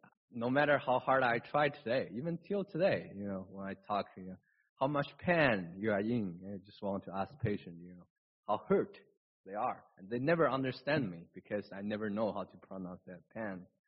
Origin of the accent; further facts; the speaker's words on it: China; accent: Chinese; first language Mandarin; English is a second language; So as you heard, English is not my native language, so you can hear my Chinese accent into it.